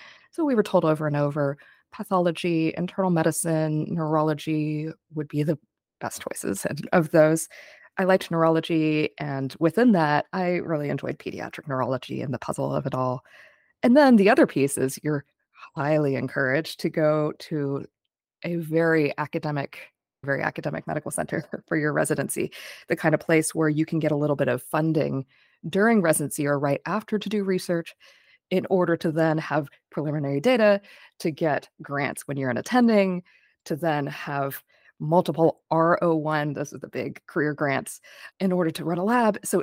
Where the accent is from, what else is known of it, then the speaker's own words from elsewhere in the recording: Houston, Texas, United States; So I started out at the MD-PhD program here in my hometown at UT Houston.